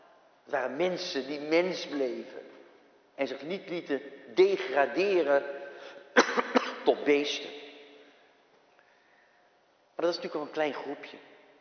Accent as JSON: {"language": "Dutch", "country": "Netherlands", "said": "Ik ben Nederlander. Al eeuwenlang."}